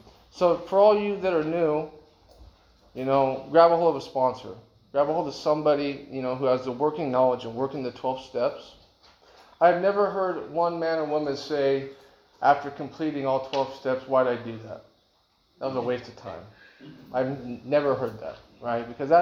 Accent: Idaho, United States; I grew up in Idaho. And we grew up in a little town, very religious community.

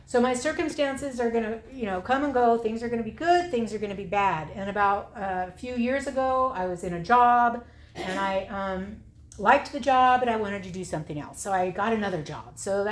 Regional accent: Santa Barbara, California, United States; I was born and raised in Santa Barbara. My sobriety was in Santa Barbara.

